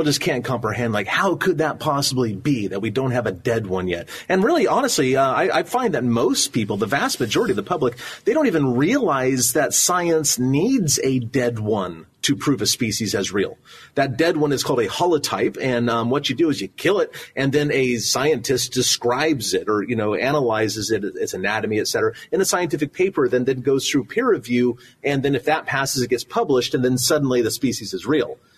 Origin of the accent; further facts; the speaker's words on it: Long Beach, California, United States; I grew up in Long Beach, California.